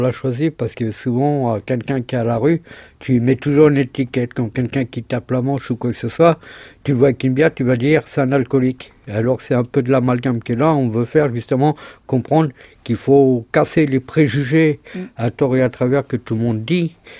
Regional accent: Île-de-France, France; À la base, je viens des banlieues de Paris. Après avoir fait à peu près le tour de la France et quelques pays d'Europe, j'ai dû trouver un endroit où aller. J'ai décidé de venir en Bretagne

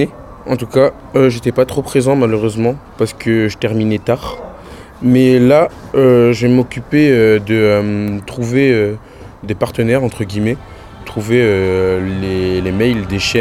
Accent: Comoros; Moi, je suis comorien. Du coup, je suis comorien français, du coup. Et on a tous la binationalité.

